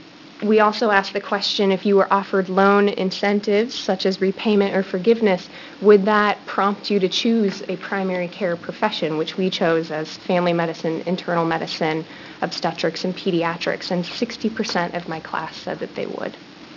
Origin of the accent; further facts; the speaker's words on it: Canby, Oregon, United States; now in Milwaukie, United States; I grew up in Canby, went to U of O, went to OHSU, and now I'm in Milwaukee and planning to stay in Oregon for as long as I possibly can.